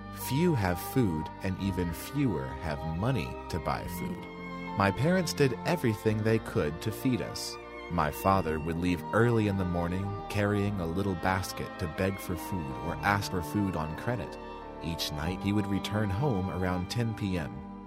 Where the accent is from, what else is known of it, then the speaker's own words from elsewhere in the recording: Machakos, Machakos County, Kenya; born there; I was born in 1951 in Machakos.